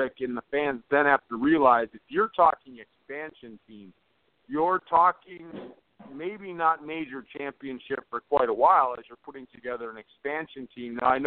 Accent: Wisconsin, United States; a.k.a. for my home state, the Milwaukee Braves, when they moved.

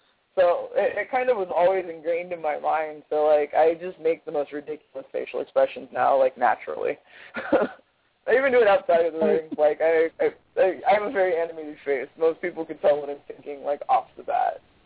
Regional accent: Sacramento, California, United States; And then there's also Action Coast Empire here in Sacramento. It's like my home company, my hometown.

